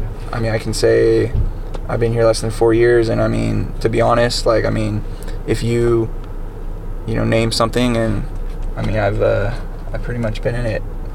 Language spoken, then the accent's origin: English; Brentwood, California, United States; I grew up in Brentwood, which is just a town over.